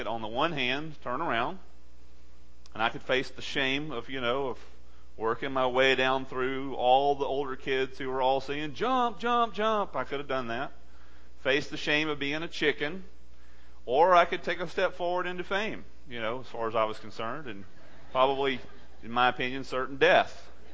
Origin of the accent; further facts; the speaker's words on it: Texas, United States; When I was a kid growing up in East Texas, We had a place that we like to go to in the summertime called Lake Tejas, Comusneal, Texas.